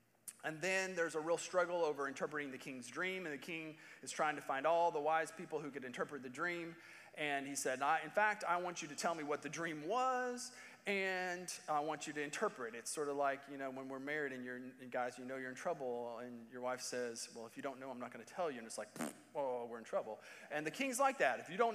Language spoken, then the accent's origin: English; Indiana, United States; I was from Indiana, and they said, "You talk like a hick." And I'm like, "No, I'm from Indiana. People from Kentucky have an accent, but we don't."